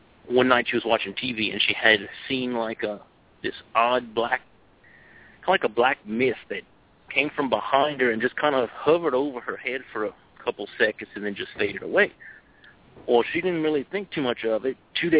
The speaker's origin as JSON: {"language": "English", "region": "Louisiana", "country": "United States", "tie": "born or raised there", "said": "It was just growing up in Louisiana, like I said, it comes second nature kind of hearing all those ghost stories."}